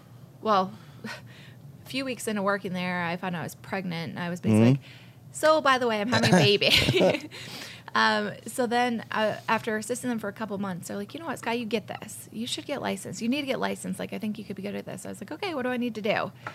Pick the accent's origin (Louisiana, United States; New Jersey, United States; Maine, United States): Maine, United States; Eastport; So I'm from Eastport, Maine, a tiny, tiny little island.